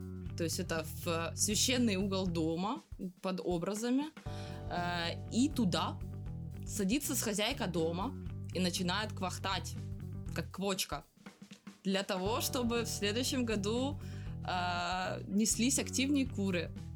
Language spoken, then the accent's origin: Russian; Zhovti Vody, Dnipropetrovsk Oblast, Ukraine; Я из Желтых Вод.